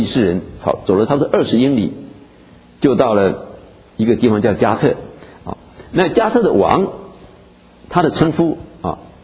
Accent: Taiwan; 那我呢台湾来就叫台湾人

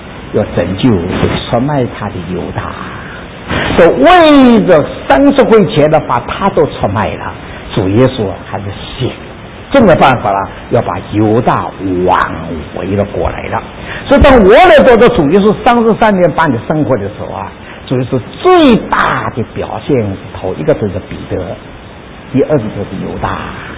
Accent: China; 今天时代中的我们中国人啊，我这个时代的中国人呢，还不光对着父母孝敬的了，这个兄弟姐妹是非常的关心的。

